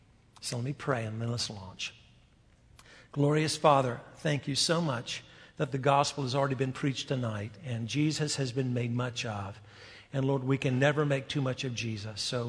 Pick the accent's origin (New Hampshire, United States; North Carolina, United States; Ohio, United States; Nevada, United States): North Carolina, United States; Growing up in the environment where I grew up in North Carolina, I had a very distorted and therefore very unfounded view of the gospel.